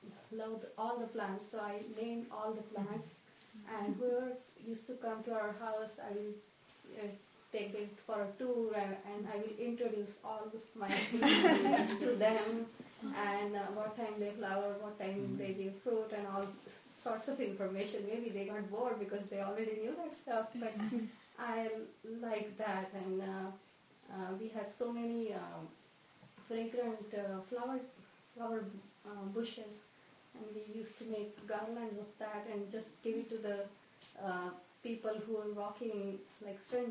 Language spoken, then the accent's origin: English; Nashik, Maharashtra, India; I grew up in India, in Maharashtra, near Bombay, which is Nasik, called Nasik. That time it was a small town